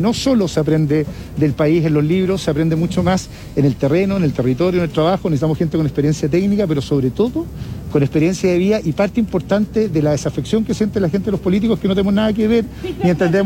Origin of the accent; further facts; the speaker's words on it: Chile; somos los chilenos los que decidimos en estas elecciones quién queremos que gobierne